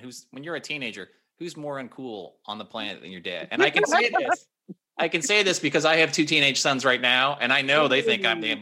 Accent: Lincoln, Nebraska, United States; So when I grew up in Lincoln, Nebraska, which, you know, it's a college town, but it's not huge, but it's big enough.

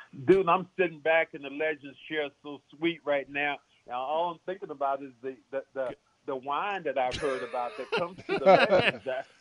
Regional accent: the South, United States; And so my life has been composed of so many different things about growing up in the South.

